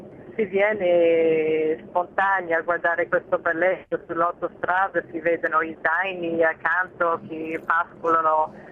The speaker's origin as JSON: {"language": "Italian", "region": "Wisconsin", "country": "United States", "said": "la mia terra, si dice bella forte."}